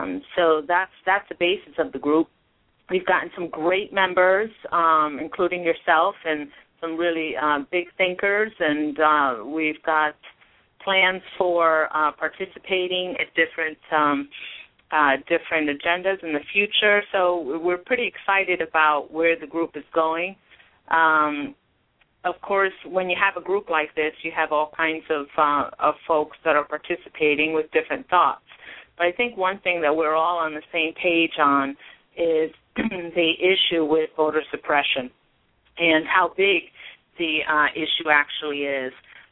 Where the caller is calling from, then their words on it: Washington, District of Columbia, United States; I'm calling from Washington, D.C.